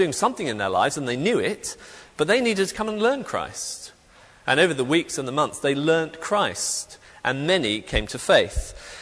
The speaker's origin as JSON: {"language": "English", "region": "England", "country": "United Kingdom", "said": "I am from England. I have some very distant connections with Scotland, so I need to come clean there now. I've never lived or worked in Scotland"}